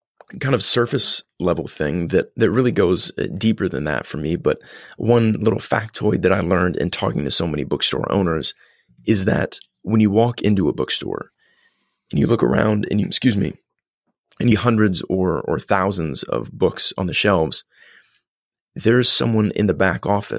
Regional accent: Columbus, Indiana, United States; I grew up in Columbus, Indiana, and we had an independent bookshop on our Main Street equivalent.

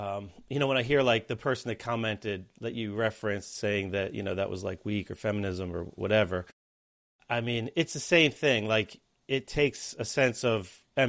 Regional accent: United States; I mean, as an American, it's like, yeah, that's what you want your Marines to be able to do.

